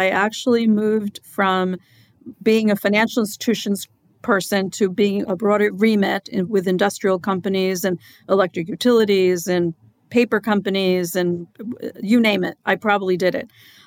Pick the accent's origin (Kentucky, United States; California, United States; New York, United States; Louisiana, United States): New York, United States; New York City; also born or lived in Long Branch, New Jersey; Well, I actually grew up in New York City in the Bronx. After a while, my dad got a job in New Jersey. So he moved the whole family to Long Branch, New Jersey. So I finished going to high school there.